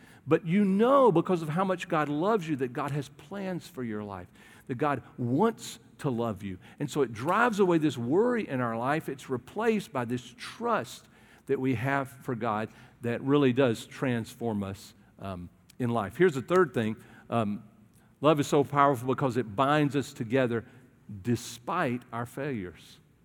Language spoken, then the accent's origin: English; the South, United States; Grew up in the South. I know a lot of you did. And, you know, being a Southerner